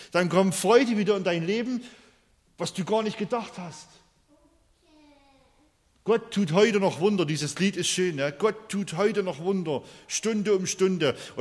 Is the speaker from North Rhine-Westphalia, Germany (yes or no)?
no; Saxony, Germany; Also zähle ich als Erzgebirgler 1 und 1 zusammen.